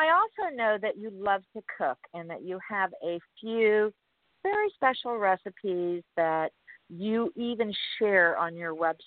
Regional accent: Miami, Florida, United States; To know that I was born and raised in Miami, and we have, you know, 85% of our population is Hispanic, and most of it's Cuban.

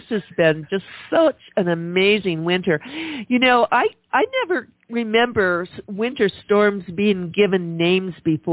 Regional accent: Michigan, United States; I grew up in Michigan, and I can remember as a child walking to school

